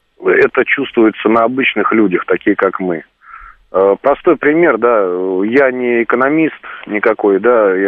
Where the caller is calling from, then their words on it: Moscow, Russia; 36 лет, Москва.